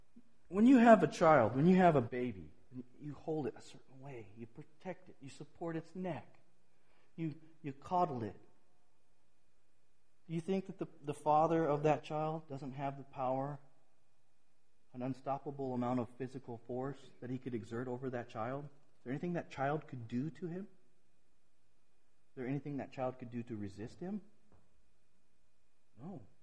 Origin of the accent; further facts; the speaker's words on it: California, United States; I'm from California. They don't have tornadoes here, really.